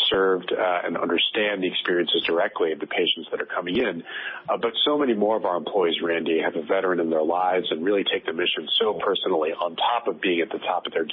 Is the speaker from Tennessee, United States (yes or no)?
no; New Jersey, United States; I'm not from New York. I'm from New Jersey.